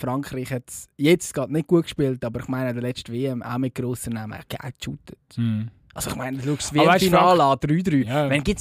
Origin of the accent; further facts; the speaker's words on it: Austria; Ja, als Österreicher